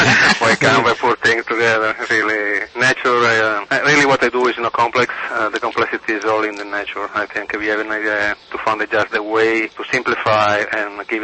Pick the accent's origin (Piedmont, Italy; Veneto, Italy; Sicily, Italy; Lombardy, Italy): Piedmont, Italy; Turin; Yes, I'm from Torino, Italy.